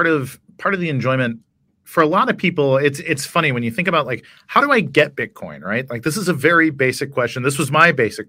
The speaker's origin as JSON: {"language": "English", "town": "Chicago", "region": "Illinois", "country": "United States", "tie": "born or raised there", "said": "I grew up in Chicago, and I knew people that worked at the Chicago Board of Trade or CME Group."}